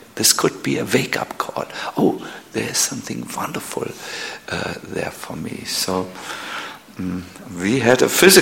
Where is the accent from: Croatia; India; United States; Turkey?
India; We can manage. We can manage. We are from India.